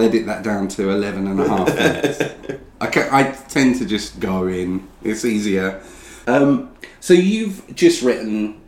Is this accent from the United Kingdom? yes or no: yes; East of England, United Kingdom; I grew up in Essex, so we had Langdon Hills or One Tree Hill, which is a very much a smaller wooded area